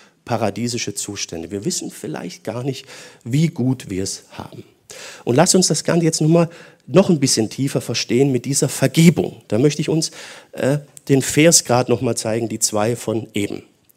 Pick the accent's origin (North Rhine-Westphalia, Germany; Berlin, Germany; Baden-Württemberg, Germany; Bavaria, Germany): Baden-Württemberg, Germany; Bei uns im Schwarzwald gibt es das öfters.